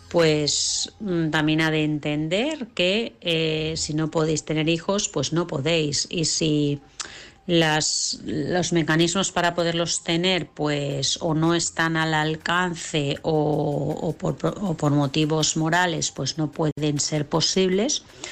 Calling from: Vilassar de Mar, Catalonia, Spain; de Vilassar de Mar.

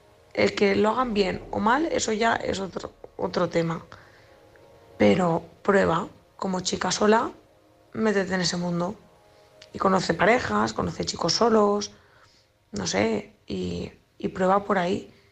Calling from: Valencia, Valencian Community, Spain; corresponsal de Valencia

